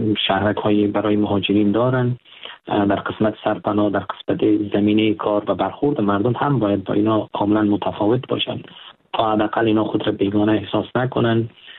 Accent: Afghanistan; moved away as an adult; also born or lived in Pakistan; now in United States; سال 2023 به افغانستان برگشتیم، در حالی که ما مدت طولانی در پاکستان زندگی کردیم. من در افغانستان درس خواندم، در افغانستان بزرگ شدم و در افغانستان زمینه مساعد شد که من بیام در آمریکا

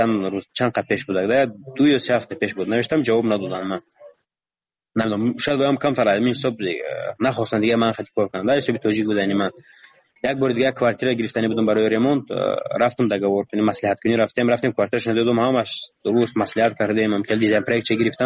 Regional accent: Tajikistan; من تاجیکم از تاجیکستانم

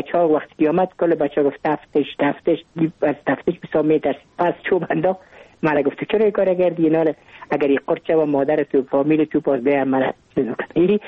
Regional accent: Kabul, Afghanistan; ما متولد کابل هستم، در نایی اول کابل تولد شدیم.

